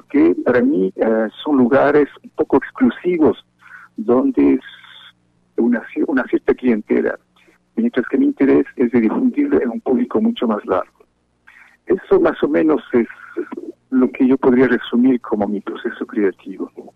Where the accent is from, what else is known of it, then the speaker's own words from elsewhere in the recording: Ecuador; now in Canada; utilizar la manera en que vivía en mi país, en Ecuador, donde mis relaciones familiares eran muy fraternas, eran muy cercanas.